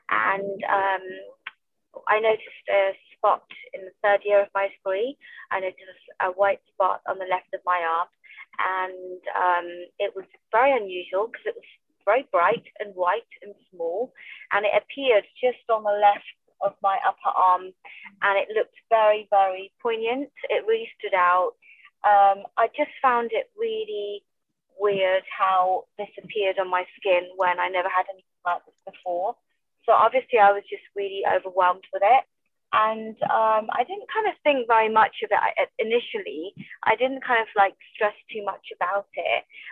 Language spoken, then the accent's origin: English; London, United Kingdom; I'm from London. I was born and brought up in London. I'm a British-born Sikh